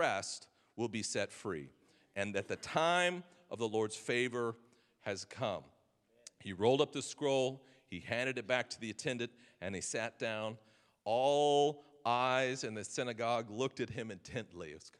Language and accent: English; United States; I'm from America, right? We're in the land of the free, the home of the brave.